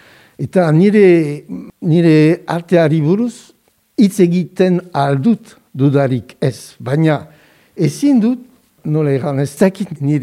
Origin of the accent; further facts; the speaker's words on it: Paris, Île-de-France, France; Ez, Parisetik etorri nintzen, eta bon. Eta geroztik, Euskal Herrian egiten dut